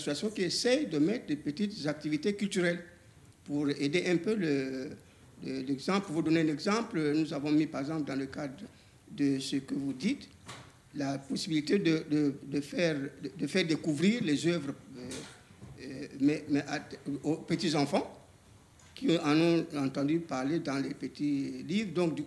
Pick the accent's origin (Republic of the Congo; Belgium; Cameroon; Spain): Republic of the Congo; now in France; je fais partie de l'espace francophone parce que je suis du Congo-Brazzaville.